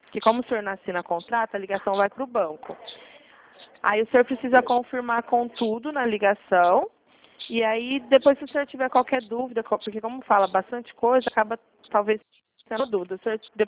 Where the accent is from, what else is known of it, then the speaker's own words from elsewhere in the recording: Ribeirão Preto, São Paulo, Brazil; eu sou de Ribeirão Preto.